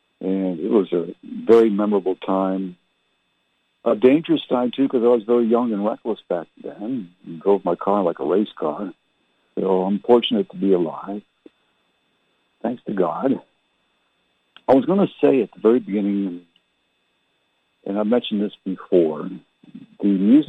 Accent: Canada; also born or lived in Germany; now in United States; I was born and raised in Canada. I'm a U.S. citizen now, but I was in Canada from 1954 when I was born to 1971.

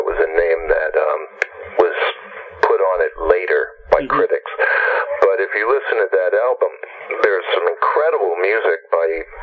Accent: Pennsylvania, United States; also born or lived in Washington, D.C.; I was born in the George Washington Hospital, and I was there till I was 4 years old. And then we moved to Pennsylvania

